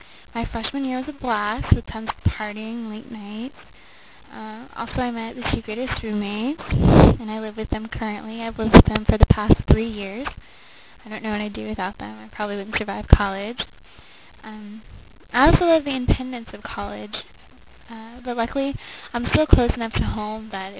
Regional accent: Poway, California, United States; also born or lived in Riverside; I'm originally from Poway, California. I've lived there for the past 10 years. Prior to that, I lived in Riverside, California, which is probably about 2 hours north from here near the San Bernardino Mountains.

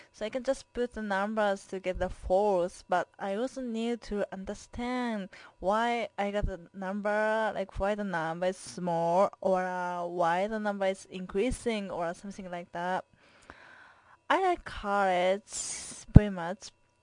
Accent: Japan; accent: Japanese; first language Japanese; English is a second language; moved away as an adult; also born or lived in Oregon; now in United States; I'm Japanese and I'm from Japan. English is my second language, so I have a Japanese accent and my English is still broken sometimes.

